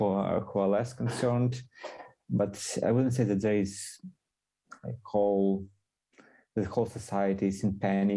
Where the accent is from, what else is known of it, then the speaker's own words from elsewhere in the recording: Chernivtsi, Chernivtsi Oblast, Ukraine; I moved yesterday from Kiev to Chernivtsi, my hometown, and where my parents live.